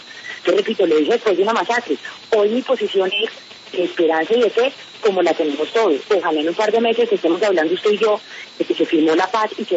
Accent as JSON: {"language": "Spanish", "country": "Colombia", "said": "como cualquier colombiana herida ante una realidad"}